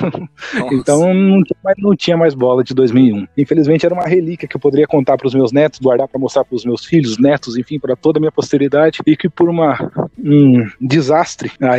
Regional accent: Curitiba, Paraná, Brazil; now in Minas Gerais, Brazil; é que eu tenho 23 anos, eu moro em Minas Gerais atualmente, nascido e criado em Curitiba, mas hoje eu moro em Minas Gerais.

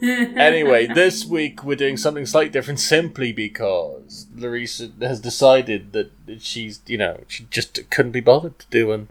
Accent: Swansea, Wales, United Kingdom; talk about a statue from my hometown, especially as statues are kind of in the news at the moment. And this all starts with a church, and it's a church that is slap bang in the middle of Swansea, in Swansea city centre

